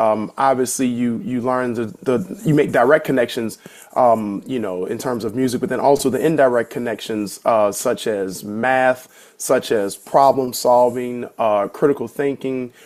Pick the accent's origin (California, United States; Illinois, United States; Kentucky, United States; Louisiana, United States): Louisiana, United States; New Orleans; To be frank, when I was growing up in New Orleans, the all of the cool people, everyone that we idolized, were not necessarily like the athletes and the rock stars.